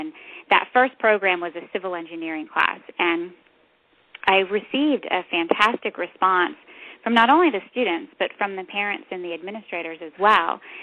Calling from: Fredericksburg, Virginia, United States; We are in Fredericksburg, Virginia.

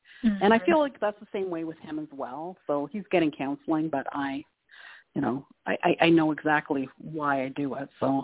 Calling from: Canada; from Canada.

